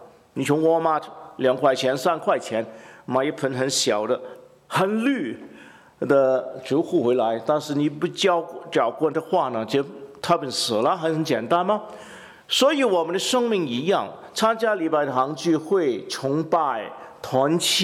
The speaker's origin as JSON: {"language": "Chinese", "region": "Guangdong", "country": "China", "said": "尤其是我们广东人这两个字很难倒，我们一个是 SI， 一个是 XI"}